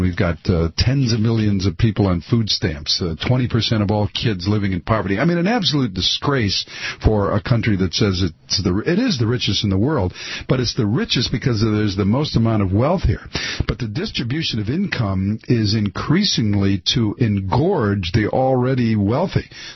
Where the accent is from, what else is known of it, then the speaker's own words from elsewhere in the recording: United States; since I'm an American, I could do Cuba in the winters and Finland in the summer.